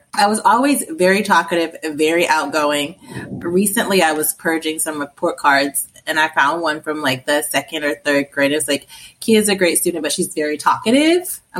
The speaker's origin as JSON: {"language": "English", "town": "Portsmouth", "region": "Virginia", "country": "United States", "tie": "born or raised there", "said": "So I grew up in Portsmouth, Virginia."}